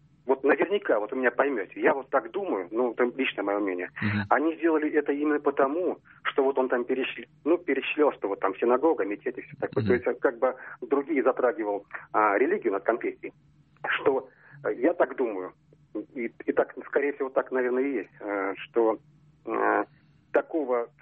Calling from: Kazan, Tatarstan, Russia

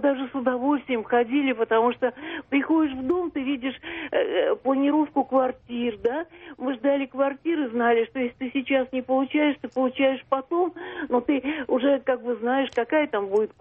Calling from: Moscow, Russia; Я звоню из Москвы.

